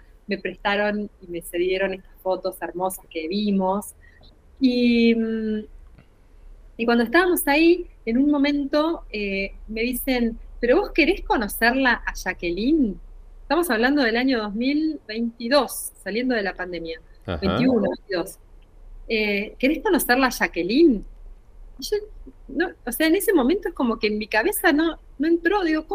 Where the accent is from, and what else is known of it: Argentina